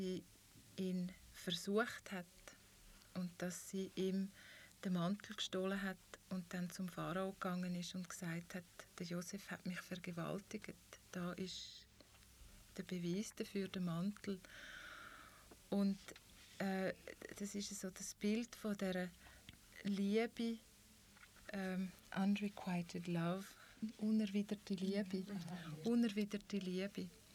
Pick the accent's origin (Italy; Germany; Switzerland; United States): Italy; weil ich bin auch Italienerin.